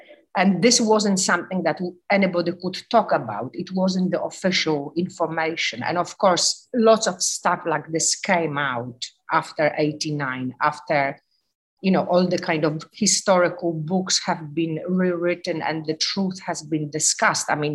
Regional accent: Poland; English is a second language; So paradoxically, I do have very good memories of living in Poland and my childhood.

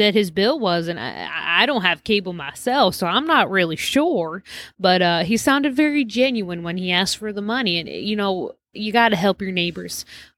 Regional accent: the South, United States; Yeah, and I'm from the South

